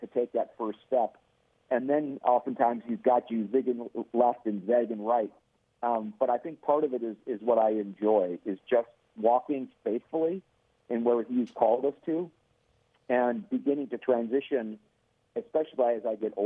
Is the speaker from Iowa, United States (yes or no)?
no; Wisconsin, United States; I was born and raised in Wisconsin Lutheran, and I don't know what I am now.